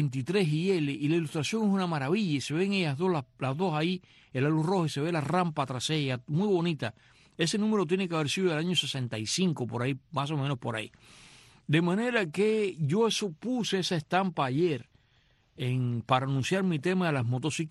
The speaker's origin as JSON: {"language": "Spanish", "region": "Matanzas", "country": "Cuba", "tie": "born or raised there", "moved": "yes", "said": "yo tenía todas esas revisticas que mi mamá las compraba de niño, pero se quedaron en Cuba. E incluso se quedaron en la casa de Matanzas"}